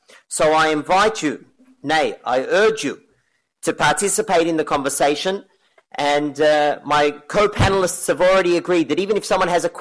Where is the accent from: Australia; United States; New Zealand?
Australia; now in Jerusalem, Israel; As you can hear, I don't have an accent. I'm originally from Australia.